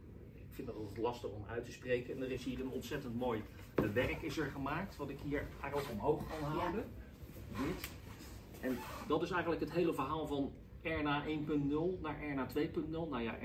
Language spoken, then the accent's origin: Dutch; Rotterdam, South Holland, Netherlands; Niet eens wetende als echte Rotterdammer dat er ook nog zo'n ontzettend groot ziekenhuis in Schiedam is.